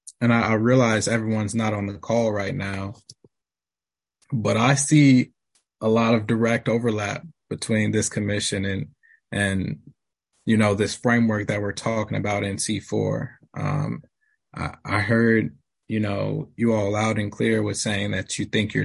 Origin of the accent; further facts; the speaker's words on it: Gary, Indiana, United States; Born and raised in Gary, Indiana. I'm only 26 at this point. Basically been in Northwest Indiana majority of my life.